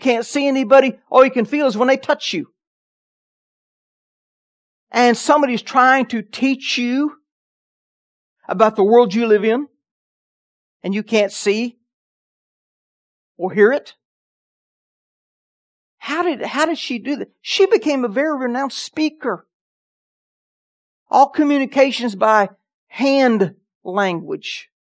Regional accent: Alabama, United States; I grew up in Alabama, and Helen Keller, her ministry was still active when I was a boy in Alabama.

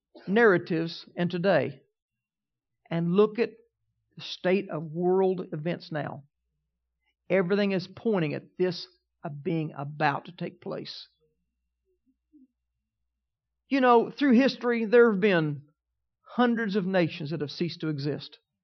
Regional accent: United States; I'm an American. Why? I ceased to be considered part of my past lineage from that land.

